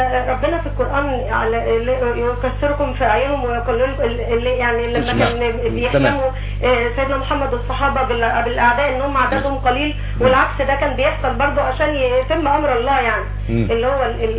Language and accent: Arabic; Port Said, Port Said Governorate, Egypt; انا على فكره من بورسعيد